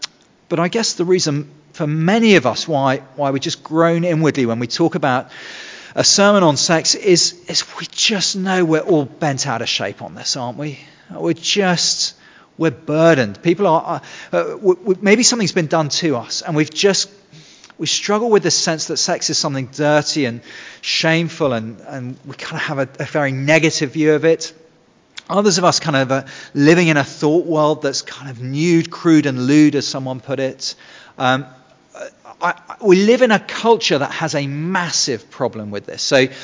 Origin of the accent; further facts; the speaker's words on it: England, United Kingdom; it's not just that we're English and we kind of feel a bit awkward talking about sex.